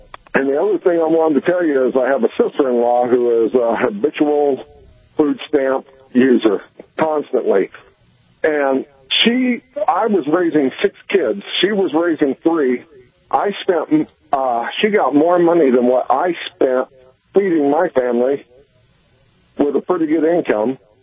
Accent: Oregon, United States; Hey, I have a daughter. I'm from Oregon.

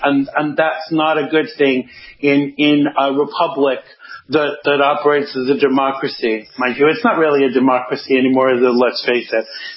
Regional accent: New York, United States; my home state is New York

